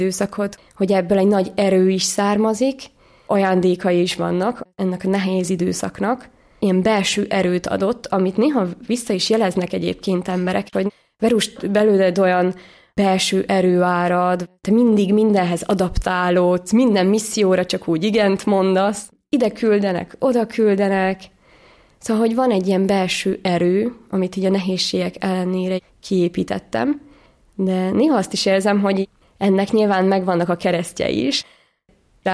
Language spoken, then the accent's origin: Hungarian; Zala, Hungary; Keresztény családban nőttem föl, 5 vagyunk testvérek, egyedüli lány vagyok. Zalában nőttem föl, de a szüleim azért telepedtek le Homokkomáromban